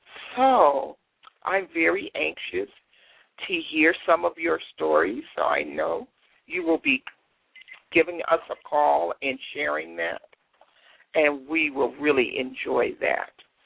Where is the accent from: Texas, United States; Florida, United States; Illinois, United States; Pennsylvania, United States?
Illinois, United States; Chicago; But I do remember growing up in Chicago, and I remember the snow.